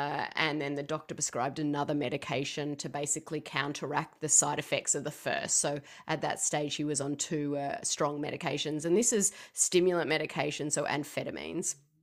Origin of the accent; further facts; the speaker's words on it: Australia; now in United States; I do live in the US, but I know I don't sound like it. I am originally from Australia